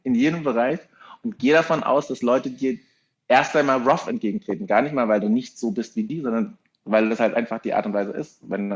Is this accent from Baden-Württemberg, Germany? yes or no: no; Frankfurt, Hesse, Germany; Ja, ich bin in Frankfurt